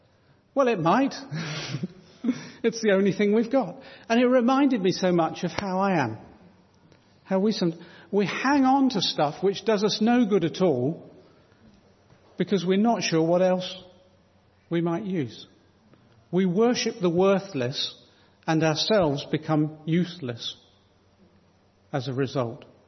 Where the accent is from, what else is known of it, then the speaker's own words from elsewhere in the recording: Chatham, South East England, United Kingdom; my hometown of Chatham